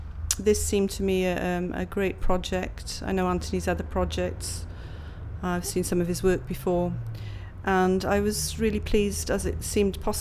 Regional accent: Neath, Wales, United Kingdom; I'm born 25th of the 4th, 1952, and I'm from Neath, South Wales, Skewin, Neath, South Wales.

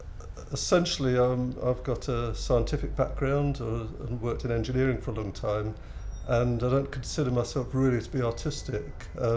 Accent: Newcastle, North East England, United Kingdom; I come from Newcastle

